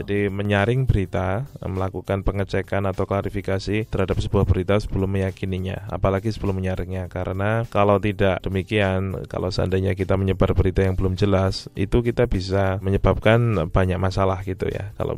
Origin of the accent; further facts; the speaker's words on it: Wonosobo, Central Java, Indonesia; Saya dari Indonesia, asal dari Wonosobo, tinggal di Wonosobo dan Jogja.